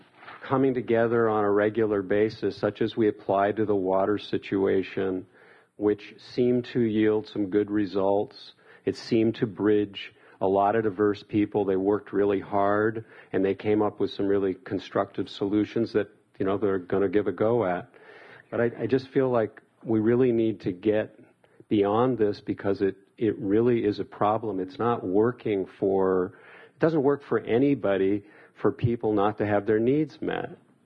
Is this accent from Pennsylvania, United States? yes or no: no; California, United States; we come from the Bay Area where we're applauded the world around for being a center of innovation